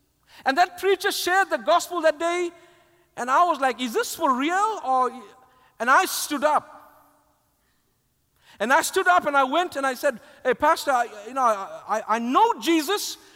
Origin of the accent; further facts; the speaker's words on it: South Africa; I grew up in South Africa in the time known as apartheid